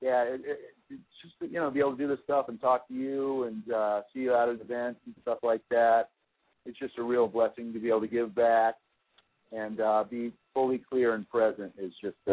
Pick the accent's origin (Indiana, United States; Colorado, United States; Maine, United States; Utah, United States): Indiana, United States; I grew up in the Midwest. I'm an Indiana kid, just very middle class upbringing.